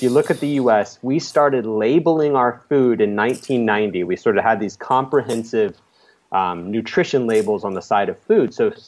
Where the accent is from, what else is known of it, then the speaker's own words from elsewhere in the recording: Alabama, United States; two states, including my home state of Alabama, have 35% or greater obesity.